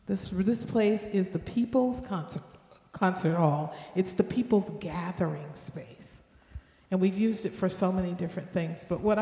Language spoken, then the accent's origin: English; New Orleans, Louisiana, United States; I am still the great-great-granddaughter of a slave. I am still Native American. I am still Creole from New Orleans.